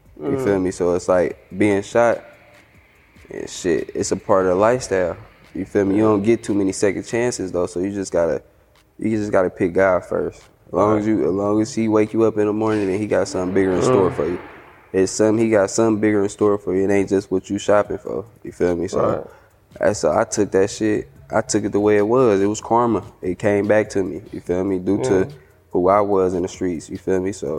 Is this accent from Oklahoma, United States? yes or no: no; Oakland, California, United States; Mind you, I'm from Oakland, I didn't went to sleep to gunshots, woke up to sirens, you feel me?